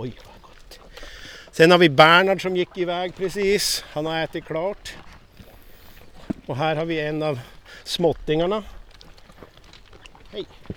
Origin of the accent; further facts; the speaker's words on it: Piteå, Norrbotten County, Sweden; Och för att jag kom ursprungligen från Piteå och flyttade upp hit för, ja, vad är det nu, 12 år sedan tror jag.